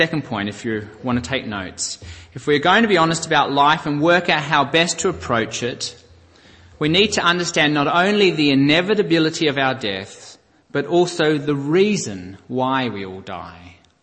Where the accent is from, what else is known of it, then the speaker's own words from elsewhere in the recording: Australia; we Australians with 82 years, I'm from Australia